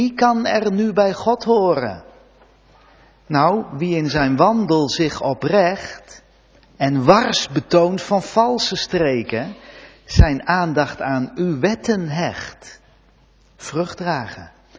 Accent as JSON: {"language": "Dutch", "region": "Gelderland", "country": "Netherlands", "said": "Ik kom wel uit de Betuwe, maar toch heb ik niet zoveel verstand van bomen."}